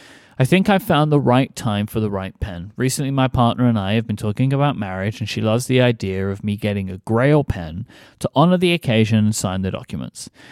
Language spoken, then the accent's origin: English; Canada; I am Canadian